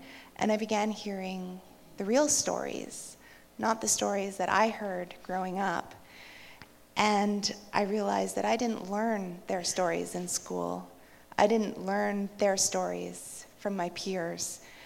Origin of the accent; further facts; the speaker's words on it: Cochrane, Alberta, Canada; So I grew up here in Alberta. I grew up in Cochrane, so you know that's really close to Morley.